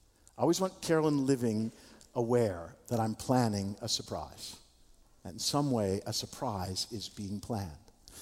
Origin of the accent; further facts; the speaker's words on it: Takoma Park, Maryland, United States; Actually, where I grew up in Tacoma Park, Maryland, I never remember anybody referencing a musical